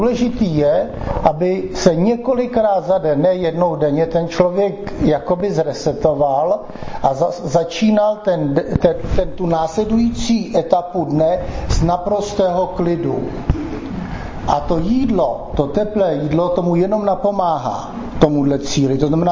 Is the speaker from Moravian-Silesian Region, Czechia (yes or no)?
no; South Bohemian Region, Czechia; To jsou umrlčí prkna ze Šumavy od nás, já jsem z Jižních Čech.